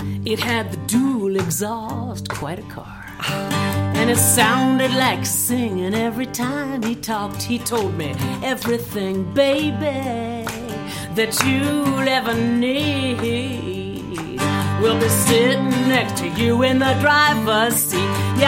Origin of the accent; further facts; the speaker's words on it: United States; I'm an American Jewish girl with Hungarian and Russian roots, third generation